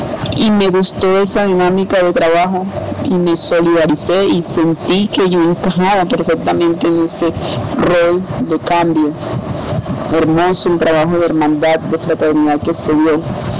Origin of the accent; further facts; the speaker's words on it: Istmina, Chocó, Colombia; born there; moved away as an adult; now in Barranquilla, Colombia; una negra, nacida en un hermoso municipio del litoral pacífico, Ismina, Chocó. Por circunstancias de la vida, pues, llegué a la ciudad de Barranquilla en 1987.